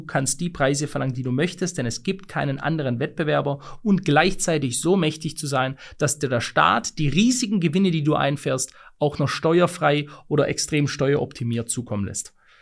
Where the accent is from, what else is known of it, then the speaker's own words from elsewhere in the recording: Germany; moved away; in unserem Land, in meinem Heimatland, meiner alten Heimat Deutschland